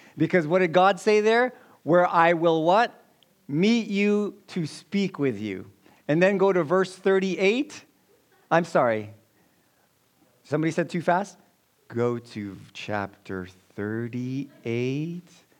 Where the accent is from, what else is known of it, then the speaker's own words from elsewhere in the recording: Philippines; My wife is from Chile. I'm from the Philippines, so my kids are Chilipinos.